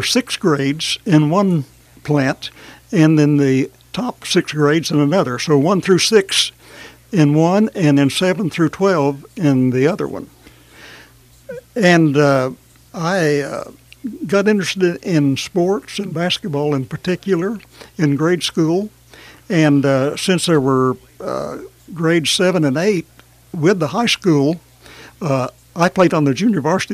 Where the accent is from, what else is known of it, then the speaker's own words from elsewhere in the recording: Kentucky, United States; Well, I was born in Clinton County, Kentucky. That's over toward the eastern Kentucky. And I moved to western Kentucky when I was 2 years and 8 months old.